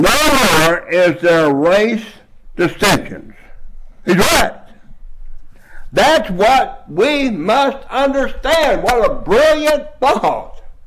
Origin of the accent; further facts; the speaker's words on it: the South, United States; I grew up in it. I grew up in the South. I grew up a Democrat.